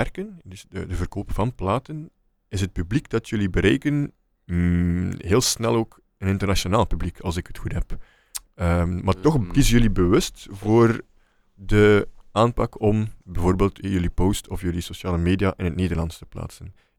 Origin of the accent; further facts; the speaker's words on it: Oedelem, Flanders, Belgium; Maar ik ben geen Bruggeling. Ik ben van Oedelen.